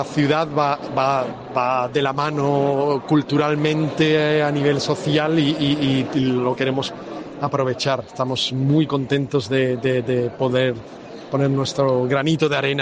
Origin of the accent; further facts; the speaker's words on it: Valverde del Camino, Andalusia, Spain; venía desde mi pueblo, de Huelva, de Valverde del Camino